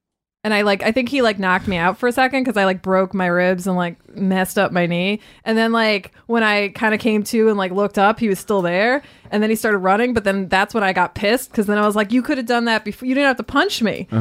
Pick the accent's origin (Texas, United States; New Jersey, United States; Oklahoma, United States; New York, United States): New Jersey, United States; Paterson; Well, I grew up in Patterson, though. So a lot of it was when I was a kid.